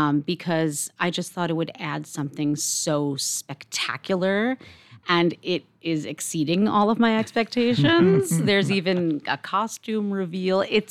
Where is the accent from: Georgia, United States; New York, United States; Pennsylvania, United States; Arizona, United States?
New York, United States; I grew up in New York, so I grew up going to the Met, and I love that too.